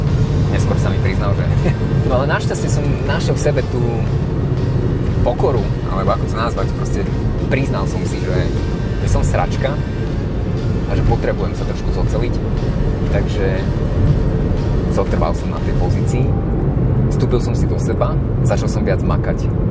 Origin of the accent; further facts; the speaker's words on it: Prešov, Prešov Region, Slovakia; now in Bratislava, Slovakia; Žijem v Bratislave, pochádzam z Prešova, vyštudoval som stavbarinu, stavná priemyslovka, technická univerzita v Košiciach.